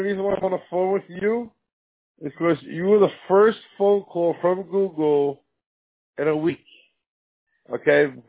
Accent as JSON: {"language": "English", "region": "New York", "country": "United States", "said": "well, I'm not from Arizona. We live here. But I'm from the East Coast, so."}